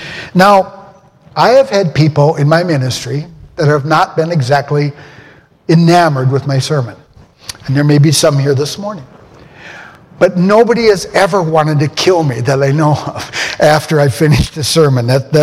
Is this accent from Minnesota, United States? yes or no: yes; Rochester, Minnesota, United States; When I've gone back to my hometown, Rochester, Minnesota, to preach